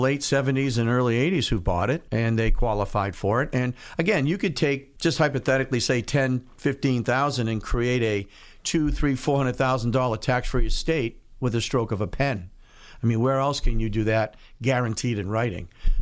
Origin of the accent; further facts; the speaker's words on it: Plymouth, Massachusetts, United States; we do have a satellite office in Plymouth as well, because that's my hometown.